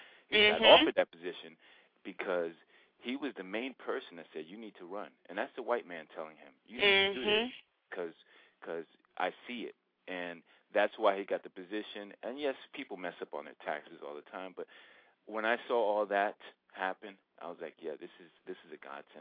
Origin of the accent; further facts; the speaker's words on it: Newark, New Jersey, United States; I am Puerto Rican, born and raised in Newark, New Jersey.